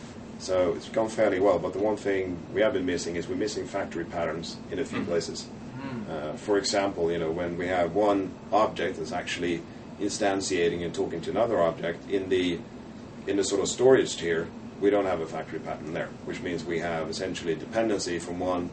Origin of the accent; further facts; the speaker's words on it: Sweden; English is a second language; I'm natively Swedish.